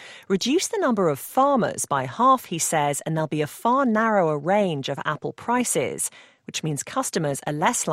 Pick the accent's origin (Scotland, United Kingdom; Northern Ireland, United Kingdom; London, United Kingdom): London, United Kingdom; Back in my hometown of London